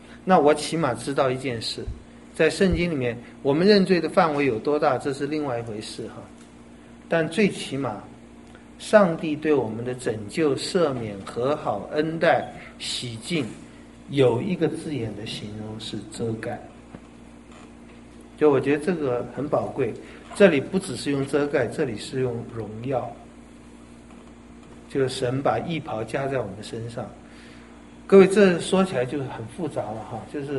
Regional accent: China; 我们中国人最爱面子

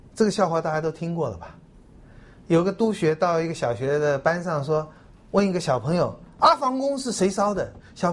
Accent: China

